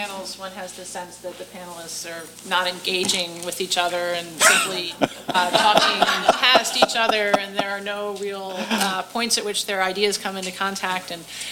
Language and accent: English; United States; as an American, I was particularly struck